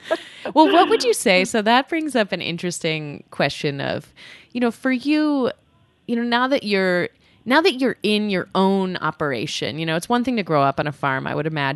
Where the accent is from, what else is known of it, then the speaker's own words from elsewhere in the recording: New York, United States; as a New Yorker, it's like, it's so fun to like have, to be hearing, you know, just about your experience in a farming community